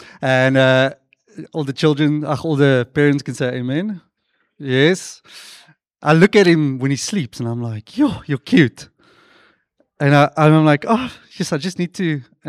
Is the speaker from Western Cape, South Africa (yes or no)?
yes; Stellenbosch, Western Cape, South Africa; So, yeah, we are from Stellenbosch, the beautiful city or town of Stellenbosch, among the mountains, among all the students.